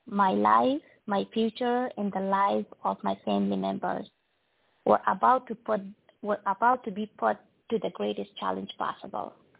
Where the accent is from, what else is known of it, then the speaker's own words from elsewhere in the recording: Nangarhar, Afghanistan; English is a second language; My community and my members of my family in Nangarhar discouraged me from being from learning the language of infidels.